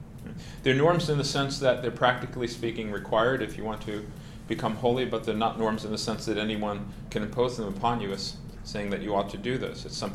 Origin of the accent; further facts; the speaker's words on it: Florida, United States; I'm from Southwest Florida, and the Masters is this weekend